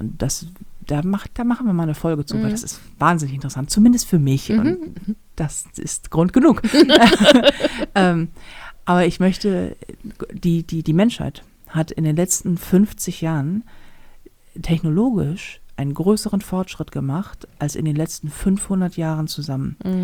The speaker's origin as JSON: {"language": "German", "region": "Hamburg", "country": "Germany", "said": "als Hamburger"}